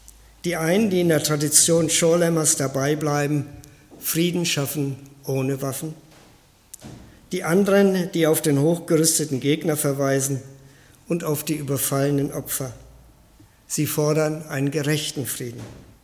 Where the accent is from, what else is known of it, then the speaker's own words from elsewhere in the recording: Lower Saxony, Germany; Ich komme ja aus Niedersachsen. In Hannover habe ich mit 26 Jahren Gott als den kennengelernt, mit dem ich persönlich reden kann.